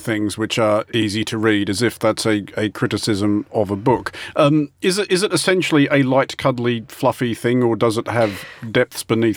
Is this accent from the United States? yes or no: no; Australia; growing up in Australia